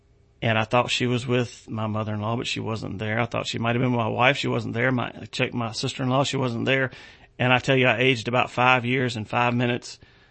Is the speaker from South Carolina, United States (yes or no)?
yes; Chester, South Carolina, United States; Hog on the Hill Barbecue Cook-Off in Chester, South Carolina. That's my hometown. When you get a chance to talk about a little spot like Chester, you do it.